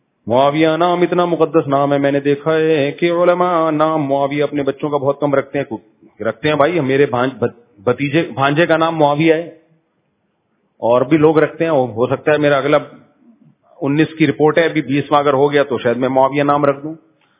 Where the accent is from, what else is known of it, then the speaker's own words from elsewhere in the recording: Rahim Yar Khan, Punjab, Pakistan; میں رحیم یار خان سے آیا ہوں